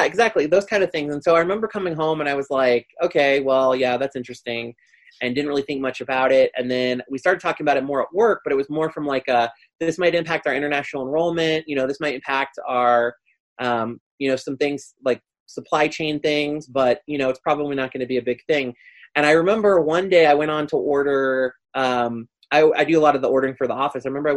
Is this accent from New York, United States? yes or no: no; Ohio, United States; now in Colorado, United States; You know, since I'm from Ohio, a lot of times people will say that's not the Midwest.